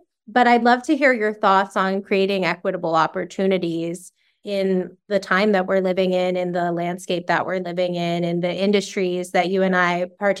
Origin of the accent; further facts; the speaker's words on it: Long Island, New York, United States; I enjoy gossiping. I'm from Long Island and I'm Jewish. Like, gossiping is part of our identity.